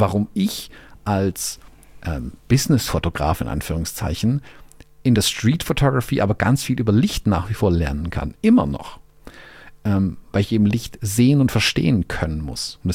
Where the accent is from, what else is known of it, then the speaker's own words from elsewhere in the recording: Germany; als Deutscher